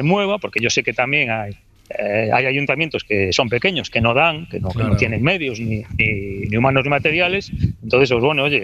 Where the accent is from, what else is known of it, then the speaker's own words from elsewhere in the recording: Galicia, Spain; Yo, los cursos fluviales en unos ríos gallegos, sí. En mi pueblo tenemos un par de ríos